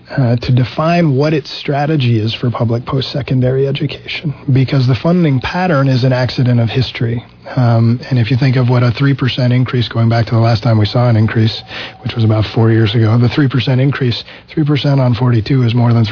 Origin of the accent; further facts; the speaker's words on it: Montpelier, Vermont, United States; And I grew up, I grew up outside of Montpelier. Kids I went to junior high school with went to Vermont Technical College.